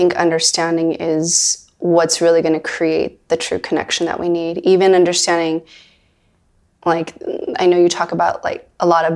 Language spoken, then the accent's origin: English; California, United States; born there; I was born in the Bay Area.